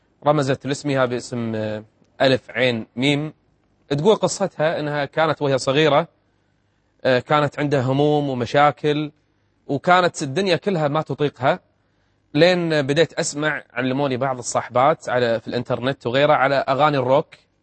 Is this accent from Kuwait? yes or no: yes; Kuwait; وهو مدير الطب النفسي أصلا عندنا بالكويت